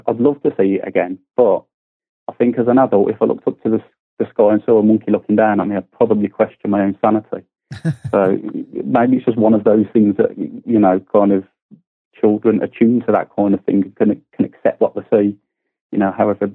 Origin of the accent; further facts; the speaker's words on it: Birmingham, West Midlands, United Kingdom; moved away as an adult; now in Lincoln, United Kingdom; I moved from Birmingham when I was about 30. My wife lives in Lincoln. So I've kind of moved up here now, and Lincoln's been my home ever since.